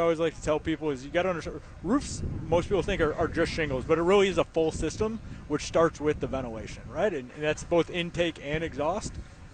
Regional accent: Flint, Michigan, United States; I was born and raised in Flint, so I'm a hometown boy before anyone gets any ideas about me being an Ohioan.

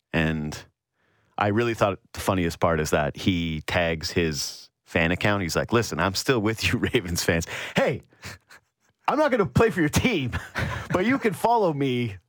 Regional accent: Canada; me as a Canadian, me with Canadians at international sporting events, I just assume the worst.

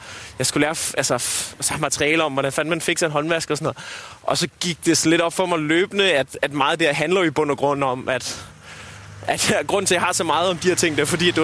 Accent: Amager, Capital Region of Denmark, Denmark; 30%, måske mere, op for, at jeg er fra Amager, når jeg optræder

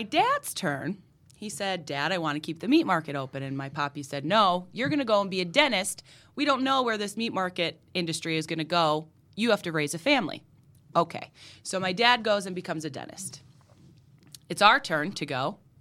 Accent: Dunmore, Pennsylvania, United States; Born and raised in Dunmore, and my mom is born and raised in Scranton.

